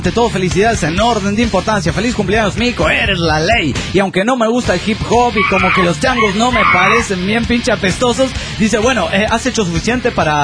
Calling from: Tamaulipas, Mexico; desde Tamaulipas, México.

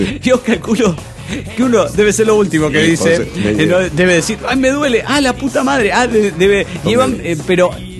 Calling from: Cochabamba, Bolivia; de Cochabamba, Bolivia.

